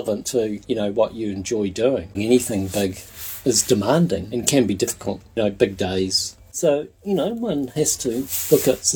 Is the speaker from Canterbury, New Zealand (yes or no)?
yes; Aoraki Mount Cook, Canterbury, New Zealand; I'm from Araki, Mount Cook.